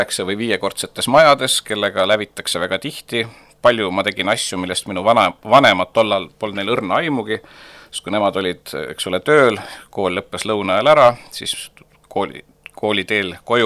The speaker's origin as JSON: {"language": "Estonian", "town": "Tallinn", "region": "Harju County", "country": "Estonia", "tie": "born or raised there", "said": "mina olen sündinud Tallinnas, et minu vanemad küll ei ole, nemad on Tallinnas kokku saanud."}